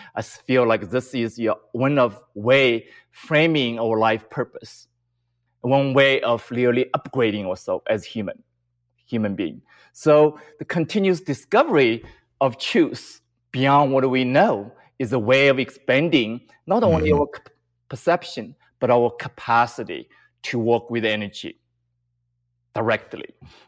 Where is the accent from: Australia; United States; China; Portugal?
China; English is a second language; I grew up in China.